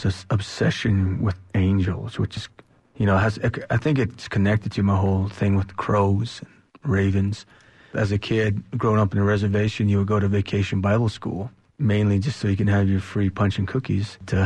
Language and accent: English; Montezuma Creek, Utah, United States; first language Navajo; English is a second language; I just spoke in my native tongue, the Navajo Indian language, which where I come from the Navajo Nation, Utah portion of the Navajo Nation.